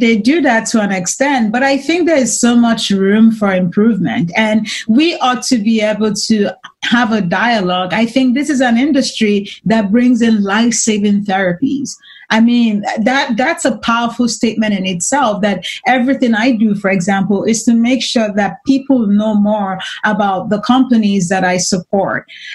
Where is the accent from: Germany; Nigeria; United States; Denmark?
Nigeria; born there; I was born in Nigeria, as you mentioned, and I had this vision about who I wanted to be by the time I was 6 or 7.